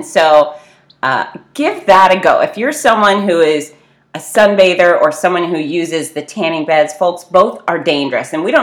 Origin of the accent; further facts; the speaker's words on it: Fort Lauderdale, Florida, United States; I grew up in the beach in Fort Lauderdale, and we were always tanning and using baby oil